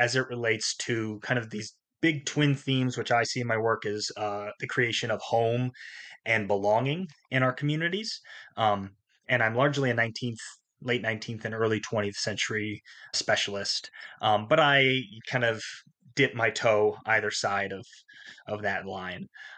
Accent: Anaconda, Montana, United States; I'm a white man. I'm from Anaconda originally, and I see myself as part of Montana's history

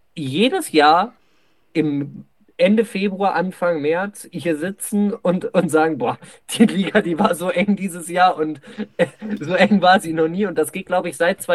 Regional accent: Bavaria, Germany; tut mir leid, ich bin aus Bayern

